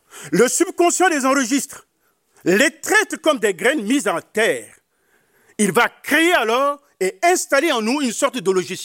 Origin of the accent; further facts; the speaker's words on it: Central African Republic; Et chez nous, en Centrafrique, il est dit